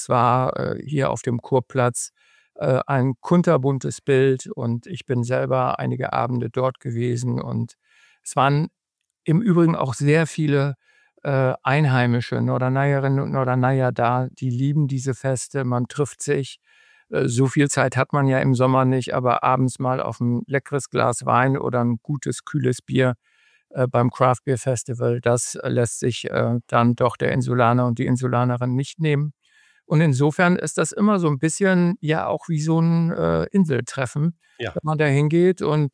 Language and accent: German; Northern Germany, Germany; Wir sind ja als Norddeutsche